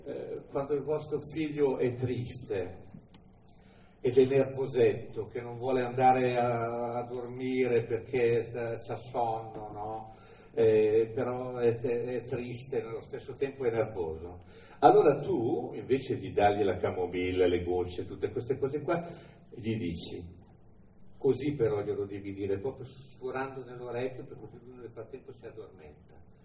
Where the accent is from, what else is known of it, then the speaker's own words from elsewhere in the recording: Milan, Lombardy, Italy; io vengo da Milano